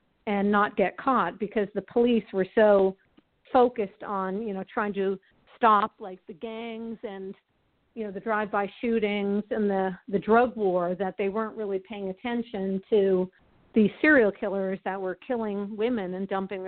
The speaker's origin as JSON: {"language": "English", "town": "Ottawa", "region": "Ontario", "country": "Canada", "moved": "yes", "lives_now": "Los Angeles, United States", "said": "I came from Ottawa, which, you know, there's not very many murders in Ottawa. So when I moved to Los Angeles"}